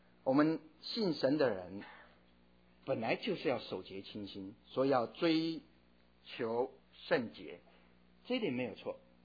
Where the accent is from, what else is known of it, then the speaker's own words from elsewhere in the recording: Taiwan; 我记得在台湾念书的时候，从初中高中大学都经常有这样的经验